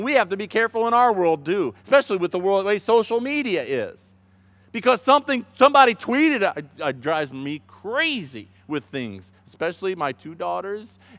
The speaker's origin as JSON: {"language": "English", "region": "Indiana", "country": "United States", "said": "It's because I'm from Indiana. You hated me because I'm a Hoosier."}